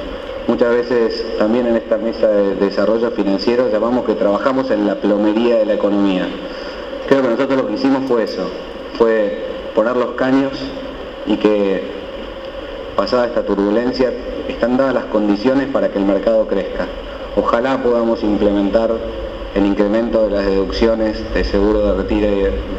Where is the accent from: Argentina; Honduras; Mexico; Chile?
Argentina; porque logramos nosotros, como argentinos